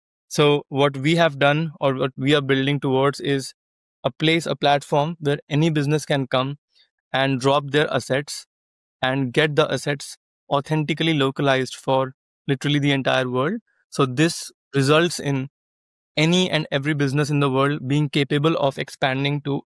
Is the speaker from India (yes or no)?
yes; India; So as I mentioned, I grew up in India, also different parts of India. My dad was in a government job, so he used to get transferred a lot.